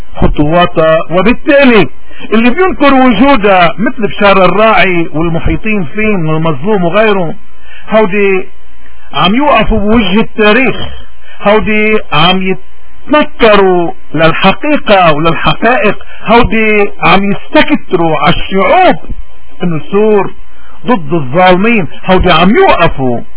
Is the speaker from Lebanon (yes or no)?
yes; Lebanon; واجبنا كلبنانيين عموما وكموارنا خصوصا انه نسمي الاشياء باسمائها